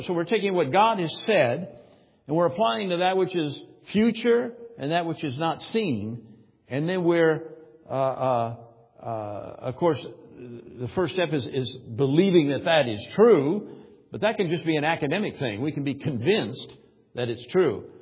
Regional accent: Moline, Illinois, United States; I grew up in Moline, Illinois. Well, west of the Mississippi River was, well, there was Iowa over there.

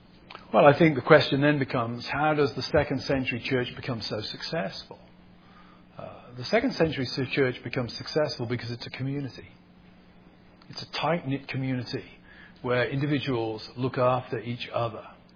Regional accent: Birmingham, West Midlands, United Kingdom; born there; I was born in Birmingham, which in the middle of the 19th century was the sort of the powerhouse.

